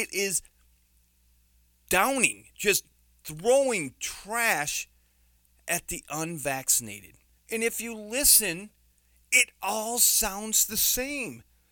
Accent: New York, United States; accent: New York; Because we're New Yorkers. I admit, that just sounded ridiculous because that's my New York accent.

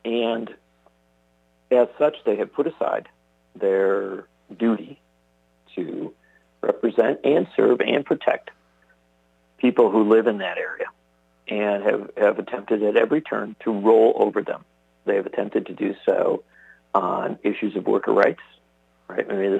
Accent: Union Grove, Wisconsin, United States; Remember, I grew up down there in the Union Grove area. My mother lives in Burlington.

